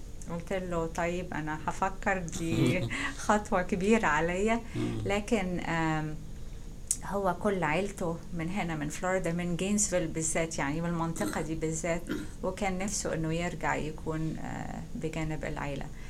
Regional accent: Cairo, Cairo Governorate, Egypt; moved away as an adult; now in United States; أنا تولدت 1954 في القاهرة، درست في كل الدراسة ابتدائي اعدادي ثانوي المدرسة في القاهرة، وبعدين اتخرجت ودرست في جامعة عين شمس كلية الطب.

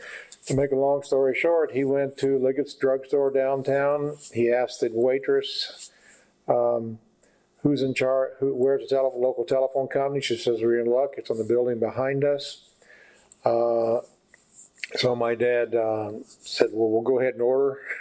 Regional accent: Evansville, Indiana, United States; And I was born in Evansville, and my dad worked for the telephone company, and we lived in southern Indiana.

